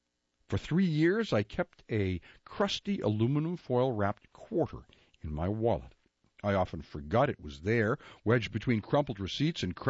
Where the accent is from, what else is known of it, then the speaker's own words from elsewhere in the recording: Cherry Hill, New Jersey, United States; I had been a typical assimilated middle-class American Jewish boy growing up in Cherry Hill, New Jersey.